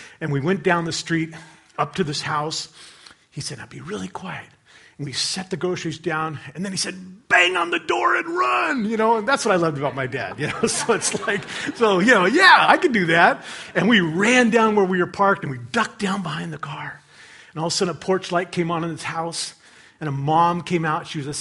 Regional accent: Ballard, Washington, United States; But I grew up in Ballard, and I come from a broken home.

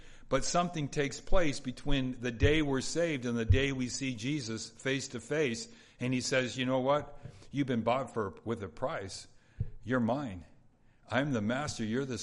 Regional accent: California, United States; I grew up in Southeast LA County. We lived, all 11 of us, in a 1,600-foot square home.

